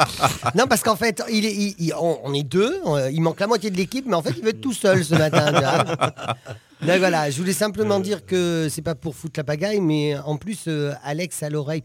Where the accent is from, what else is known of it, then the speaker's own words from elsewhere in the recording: Nouvelle-Aquitaine, France; accent: Limousin; J'ai pas forcément l'accent de Limoges, mais j'ai l'accent limousin quand même.